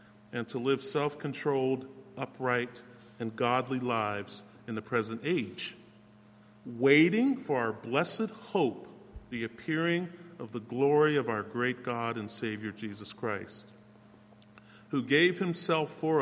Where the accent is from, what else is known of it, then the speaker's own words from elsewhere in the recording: Penn Hills, Pennsylvania, United States; I grew up in Penn Hills, and I must have driven by this church many hundreds, if not thousands, of times.